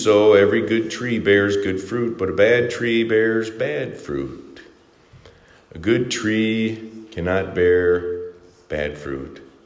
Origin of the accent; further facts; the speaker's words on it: Michigan, United States; I'm from Michigan, and I tried to turn the color up.